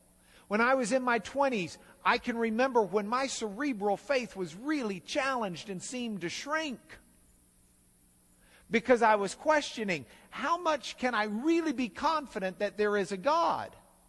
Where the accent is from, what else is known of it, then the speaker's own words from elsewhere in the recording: United States; there are places where things seem very strange to me as an American.